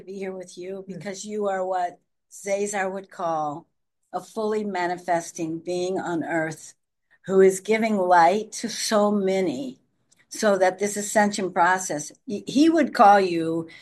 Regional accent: Nebraska, United States; Well, I'm from Nebraska, so my family had many different origins

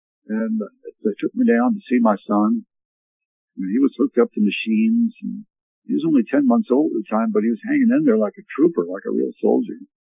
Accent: Fredericton, New Brunswick, Canada; also born or lived in Ontario; now in United States; growing up in Nashwauksis, Fredericton, New Brunswick, Canada. I'm a Canadian citizen and an American citizen, both. I was born and raised in Canada. I lived in New Brunswick

